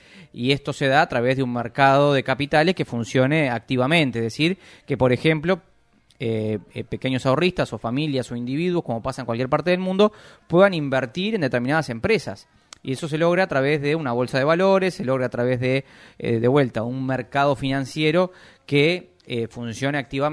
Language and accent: Spanish; Uruguay; como uruguayos, como sociedad, debemos trabajar más